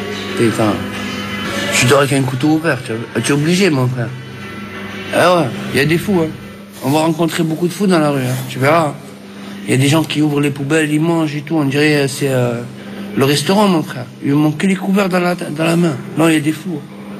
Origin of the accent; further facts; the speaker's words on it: Marseille, Provence-Alpes-Côte d'Azur, France; Parce que moi je suis venu de Marseille, on a la mer et tout.